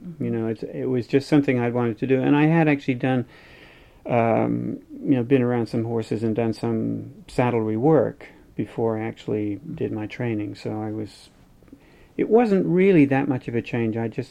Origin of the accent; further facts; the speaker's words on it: England, United Kingdom; also born or lived in Dublin, Ireland; I was born in Dublin, Ireland, in 1945. I actually grew up mostly in England and went to school in England, so I'm more, even though I have an Irish passport, I grew up in England. I'm more English than Irish.